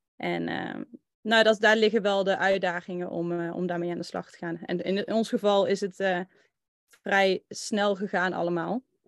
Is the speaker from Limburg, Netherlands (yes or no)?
yes; Limburg, Netherlands; En ik kom uit Limburg. Dat zal je misschien horen aan mijn accent.